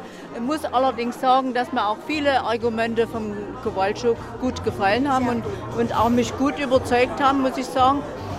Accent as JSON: {"language": "German", "region": "Saxony", "country": "Germany", "said": "Gerade im Erzgebirge. Wir kommen aus dem Erzgebirge."}